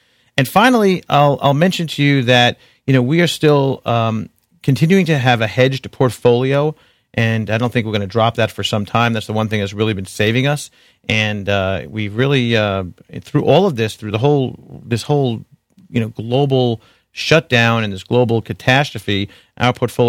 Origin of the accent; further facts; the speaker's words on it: New York, United States; accent: New York; but my New York accent, I guess, is coming through here.